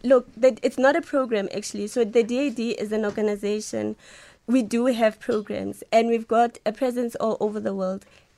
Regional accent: South Africa; As a South African

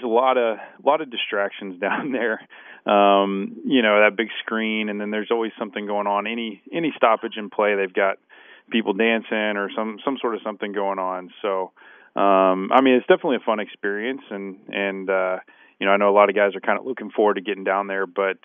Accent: Oklahoma, United States; growing up in Oklahoma, it was, I went to a real small high school, and I just didn't have a lot of offers.

